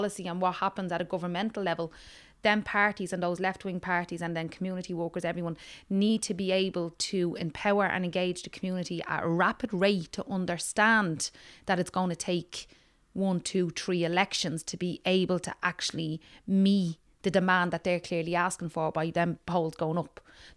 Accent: Dublin, Leinster, Ireland; now in Tallaght, Ireland; we came from Ballymun, you had a lot of people from Crumlin and whatever, all being put out to Tallaght to the suburbs, right?

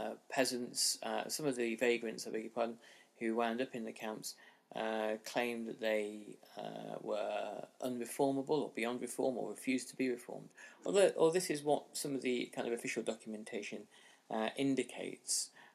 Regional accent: Hong Kong; my own experience of growing up in Hong Kong in the 1980s and passing over to China fairly frequently

